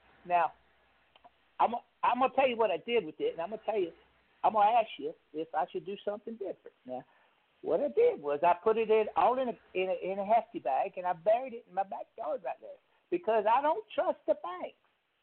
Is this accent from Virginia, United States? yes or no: no; Mississippi, United States; Hi, y'all. … I'm from Mississippi.